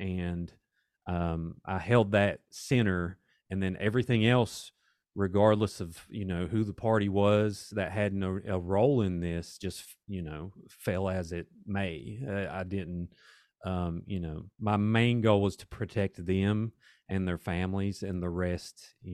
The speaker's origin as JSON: {"language": "English", "town": "Welch", "region": "West Virginia", "country": "United States", "tie": "born or raised there", "also_born_or_lived": "Ashland, Kentucky", "said": "So I grew up, I was born in Ashland, Kentucky. And then after my parents got divorced, we moved to Welch, West Virginia in fifth grade. So I grew up there my whole life, and went to Mount View High School"}